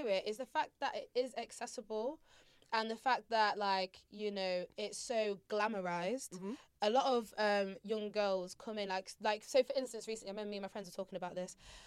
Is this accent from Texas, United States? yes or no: yes; Texas, United States; I'm from down south. I don't want these American girls to come after me. I want to go West in America. I'm from Texas.